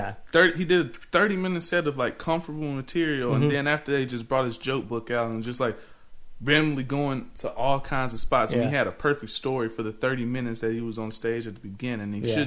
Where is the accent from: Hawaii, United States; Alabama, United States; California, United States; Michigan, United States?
Alabama, United States; I'm from Alabama originally.